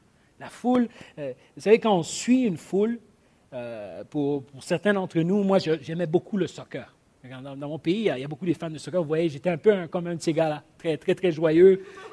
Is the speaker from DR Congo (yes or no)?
yes; DR Congo; Comme mes parents sont originaires, on est originaire du Zaïre. Et aujourd'hui, c'est la République démocratique du Congo